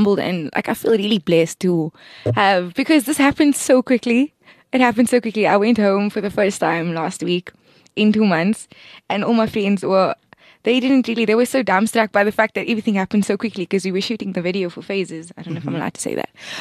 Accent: Cape Town, Western Cape, South Africa; now in Johannesburg, South Africa; I'm originally from Cape Town, and I moved here recently about 2 months ago.

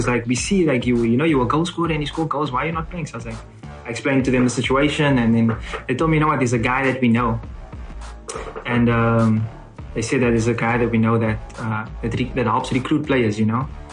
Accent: Cape Town, Western Cape, South Africa; While I was still in Johannesburg, because I'm from Cape Town

